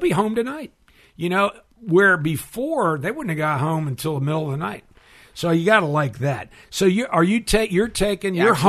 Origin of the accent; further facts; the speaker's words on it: New England, United States; Like I'm from New England.